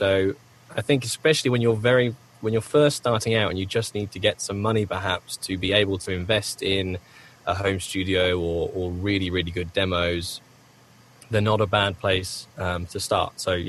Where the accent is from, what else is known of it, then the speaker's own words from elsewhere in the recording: United Kingdom; accent: British; I think it's because the British accent, especially mine, which is very, very neutral as far as English goes, it gives you a neutral base plate.